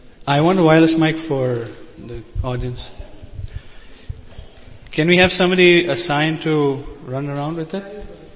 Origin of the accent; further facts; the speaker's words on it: St. Louis, Missouri, United States; I'm from St. Louis, the state of misery, I mean Missouri